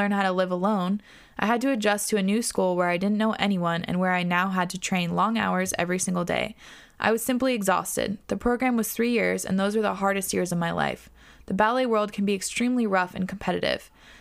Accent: Australia; My parents are from India, but I was born in Australia and have been living here ever since.

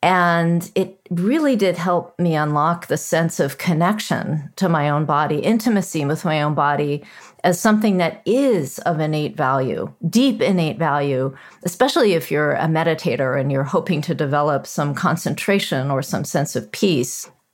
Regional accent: United States; certainly when I was growing up in America, no one ever schooled me in the presence of a subtle body

